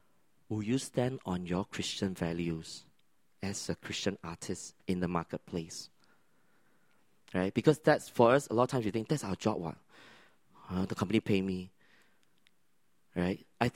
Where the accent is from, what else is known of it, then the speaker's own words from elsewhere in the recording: Malaysia; moved away as an adult; I discovered I love dancing when I was the age of 16, back in Malaysia. For those who know, I'm actually Malaysian. So I moved here when I was in the mid-20s.